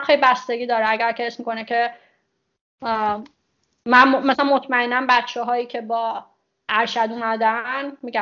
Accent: Shiraz, Fars, Iran; کلن به عنوان یه شیرازی مجبورم

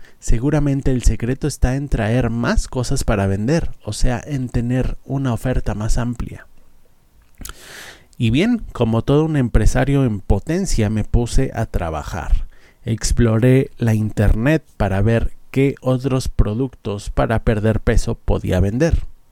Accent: Bolivia; Yo soy de Bolivia y quería aprovechar mi viaje este próximo agosto para traer aguayos

